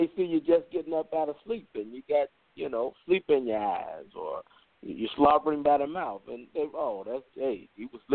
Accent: Chicago, Illinois, United States; Growing up in Chicago, I remember Fluky Stokes

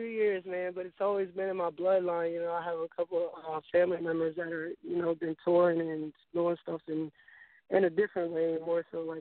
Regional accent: Milford, Delaware, United States; now in Atlanta, United States; I live in ATL now. I just moved here recently to follow the Korean music. I was born and raised in Delaware. It's a small city called Milford, Delaware.

